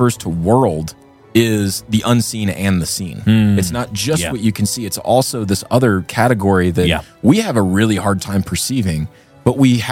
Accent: Atlanta, Georgia, United States; Also, my hometown, Atlanta, is number three. That's a fun fact.

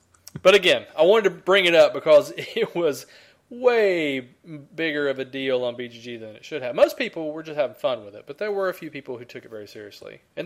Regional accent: Ireland; I'm Irish

